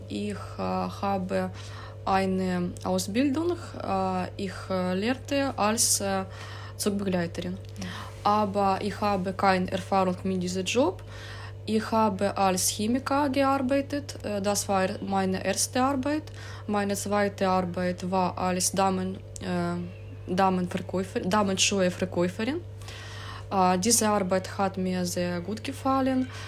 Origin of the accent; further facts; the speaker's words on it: Ukraine; German is a second language; now in Germany; Ich bin in der Ukraine geboren. 1989 Jahre.